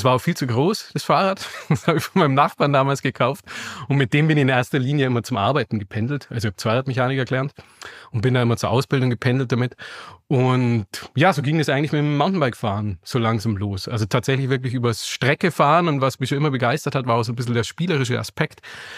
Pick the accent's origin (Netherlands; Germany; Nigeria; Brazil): Germany; Augsburg, Bavaria; Ich bin tatsächlich in Augsburg geboren und auch hier aufgewachsen.